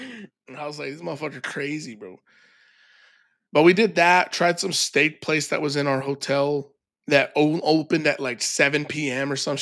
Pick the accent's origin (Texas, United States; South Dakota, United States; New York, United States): Texas, United States; And me and JP are like, we're from Texas, dog.